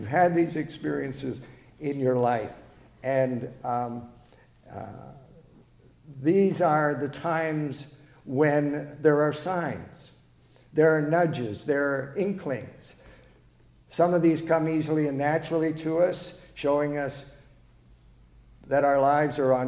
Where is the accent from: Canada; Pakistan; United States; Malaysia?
Canada; When growing up in Canada, they played … down the street.